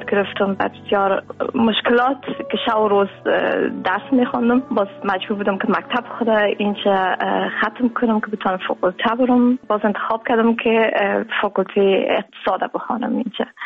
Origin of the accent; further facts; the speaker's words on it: Afghanistan; now in Germany; ما همیشه بسیار افتخار میگم که ما از افغانستان آمدیم